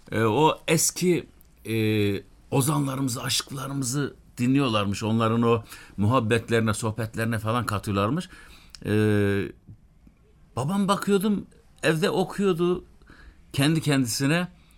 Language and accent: Turkish; Kars, Turkey; born there; ben aslen Kars doğumluyum.